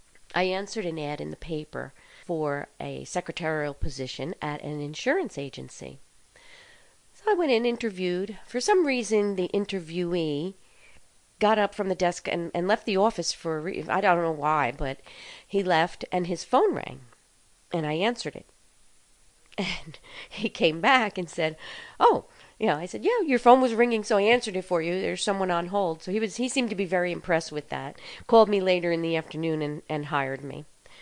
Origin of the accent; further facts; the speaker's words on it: Elizabeth, New Jersey, United States; I grew up in Elizabeth